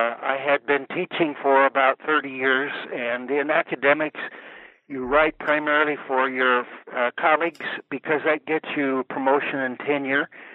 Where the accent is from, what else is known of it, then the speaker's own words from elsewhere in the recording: the American West, United States; I grew up here in the American West. My father was an immigrant from Spain, a Spanish Basque, so I grew up on a sheep ranch and a very rural kind of Westerner